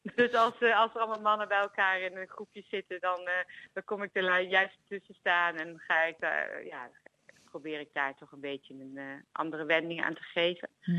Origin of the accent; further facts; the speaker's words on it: Netherlands; now in Australia; Ik ben een Nederlandse vrouw in Australië